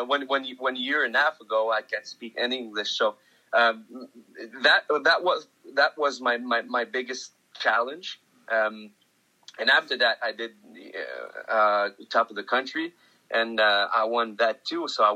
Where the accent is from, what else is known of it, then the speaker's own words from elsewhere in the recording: Maniwaki, Quebec, Canada; because you said I'm from Maniwaki, and it's true.